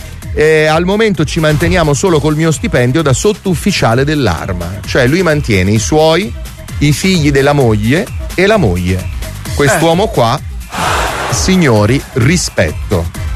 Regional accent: Pomigliano d'Arco, Campania, Italy; sono di Pomigliano d'Arco.

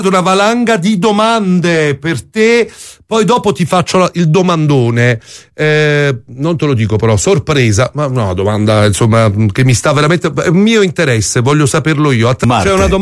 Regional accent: Naples, Campania, Italy; solitamente siamo noi di Napoli

